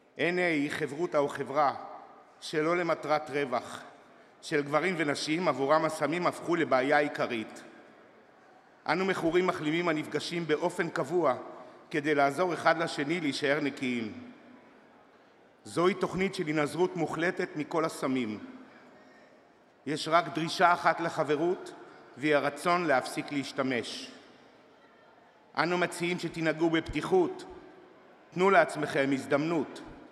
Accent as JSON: {"language": "English", "country": "Israel", "second_language": "English", "said": "I'm an addict and I'm from Israel."}